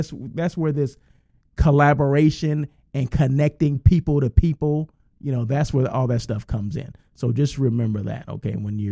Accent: Blythe, California, United States; I'm from Blythe, California, right? So Blythe, you think of L.A. as your reference point, right? Go east.

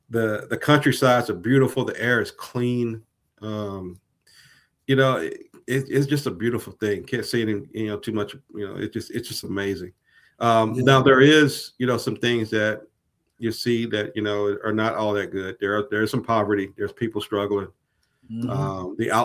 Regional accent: Mississippi, United States; church, at least at the time, was probably the biggest Christian denomination in the South. So, yeah, I was born and bred in the Baptist church.

